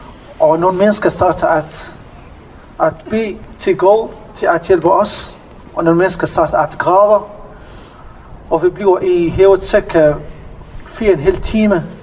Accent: Syria; Danish is a second language; now in Denmark; jeg kommer fra Syrien. Jeg har været i Danmark cirka 3,5 år. Faktisk kommer jeg fra Syrien.

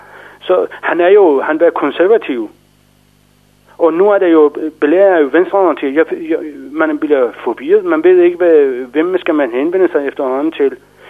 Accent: Iran; Danish is a second language; fordi jeg er iraner

